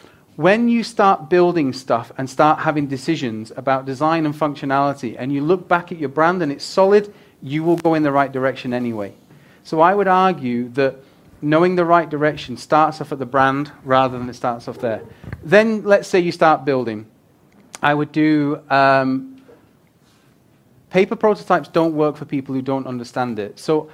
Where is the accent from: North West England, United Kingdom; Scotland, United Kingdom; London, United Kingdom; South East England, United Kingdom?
North West England, United Kingdom; Rochdale; I'm from Rochdale originally